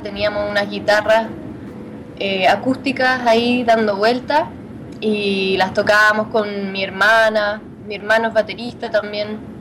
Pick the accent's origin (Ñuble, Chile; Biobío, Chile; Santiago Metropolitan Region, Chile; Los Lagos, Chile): Santiago Metropolitan Region, Chile; Santiago; born there; Yo nací en Santiago, mi familia, un ambiente súper musical.